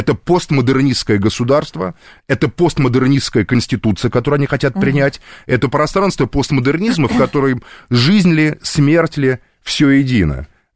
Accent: Moscow, Russia; как коренной москвич

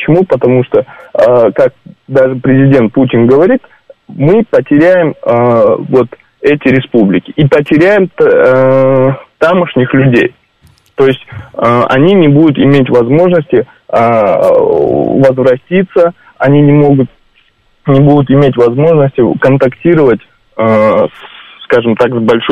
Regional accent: Uzbekistan; now in Russia; Значит, я сам из Узбекистана, недавно буквально по программе переселения приехал, получил гражданство

